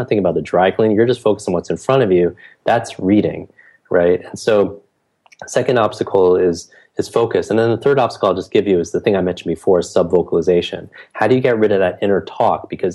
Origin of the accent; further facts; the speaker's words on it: New York, United States; I can't even talk that slow because I'm from New York.